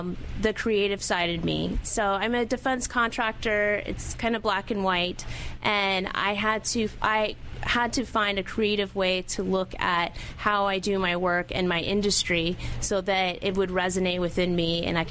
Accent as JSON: {"language": "English", "town": "El Paso", "region": "Texas", "country": "United States", "said": "I'm from El Paso, Texas."}